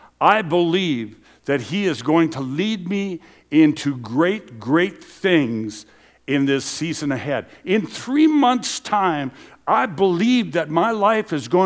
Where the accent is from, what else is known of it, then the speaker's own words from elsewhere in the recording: Gary, Minnesota, United States; like from Gary, Minnesota, my hometown, 250 people.